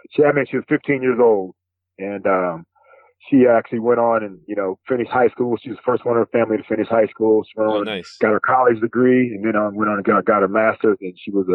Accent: Ohio, United States; being an Ohio boy growing up in Central Ohio, about 45 minutes from Columbus, you know, Ohio State was always my favorite.

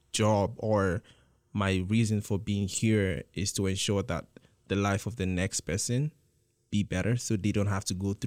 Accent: Nigeria; because it's much easier here. Mm-hmm. I'm from Nigeria.

